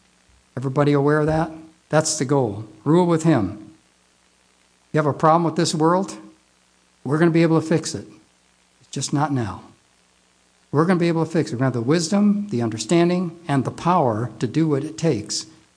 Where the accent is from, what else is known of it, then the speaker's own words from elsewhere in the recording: Illinois, United States; I grew up in that. I came from Illinois. We had a good family.